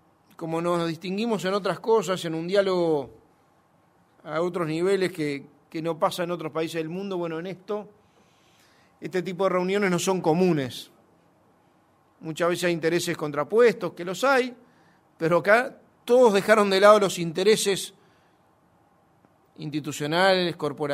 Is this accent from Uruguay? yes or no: yes; Uruguay; como uruguayo, como gobierno nacional, en nombre del Presidente de la República